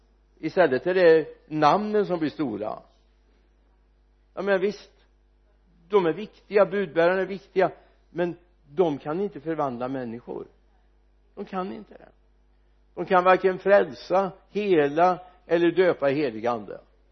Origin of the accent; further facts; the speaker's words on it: Mariestad, Västra Götaland County, Sweden; Satt jag på teatern hemma i Mariestad